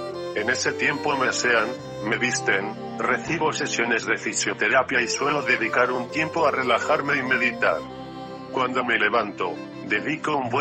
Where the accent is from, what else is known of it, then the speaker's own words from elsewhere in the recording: Castile and León, Spain; una concentración motera en julio en mi pueblo de Salamanca